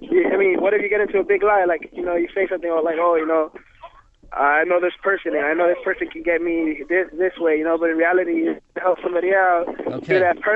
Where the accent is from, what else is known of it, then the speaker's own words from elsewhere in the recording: United States; I actually born and raised here.